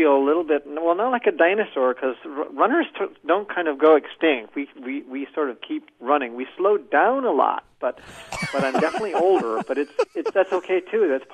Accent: Hartford, Connecticut, United States; moved away; But I moved to Boston and saw the Boston Marathon for the first time. I'm from Hartford, Connecticut originally, about 100 miles away.

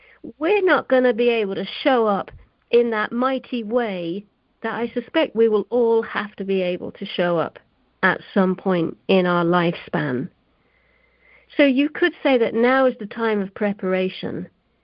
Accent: London, United Kingdom; growing up in London in the fashion business. So, you know, I was interacting with all sorts of weird and wonderful energies that make up the London art scene.

